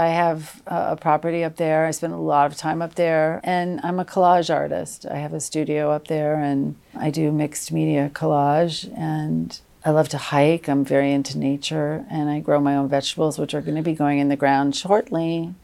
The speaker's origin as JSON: {"language": "English", "region": "New England", "country": "United States", "also_born_or_lived": "Los Angeles", "said": "I lived in LA for 30 plus years and finally came back. I mean, I'm originally from New England."}